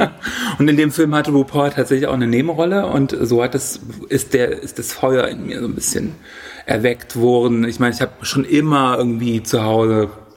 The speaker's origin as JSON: {"language": "German", "town": "Halle", "region": "Saxony-Anhalt", "country": "Germany", "said": "Ich habe damals in Halle an der Saale gelebt, wo ich herkomme"}